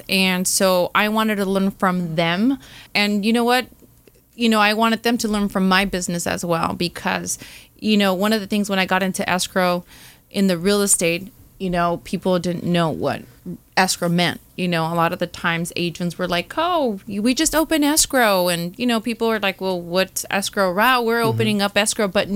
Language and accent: English; Santa Ana, California, United States; You know, growing up, I grew up in Santa Ana and my parents never owned a home.